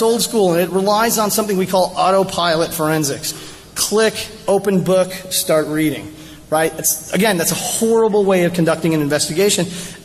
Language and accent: English; Oklahoma, United States; I'm from Oklahoma, so if I say y'all, it's okay, I'm allowed.